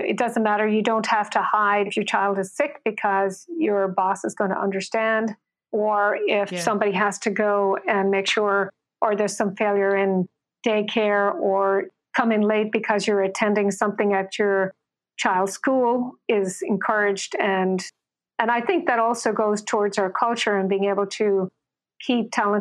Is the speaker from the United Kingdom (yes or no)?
no; Ireland; moved away; And also, given that I'm from Ireland, I've always taken 3 weeks in the summer to go and back to visit home.